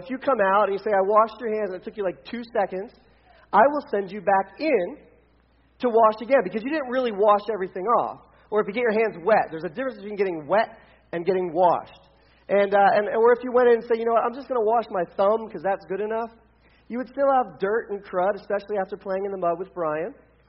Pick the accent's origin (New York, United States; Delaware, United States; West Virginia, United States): Delaware, United States; I'm from Delaware.